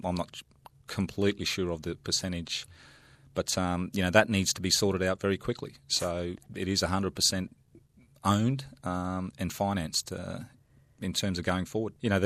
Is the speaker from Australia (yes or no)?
yes; Australia; and as an Australian